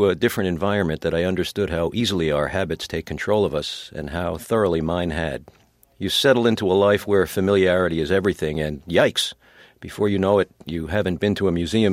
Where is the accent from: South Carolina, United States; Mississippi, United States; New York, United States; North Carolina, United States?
New York, United States; Well, first of all, I'm an American. And I'm very interested in America.